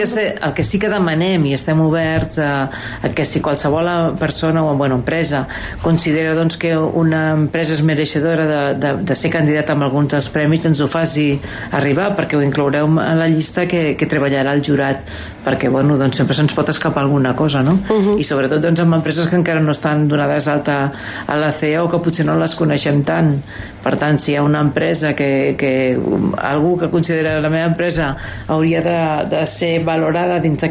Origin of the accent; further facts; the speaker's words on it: Andorra; quan sortíem a fora a presentar-nos com a empresaris andorrans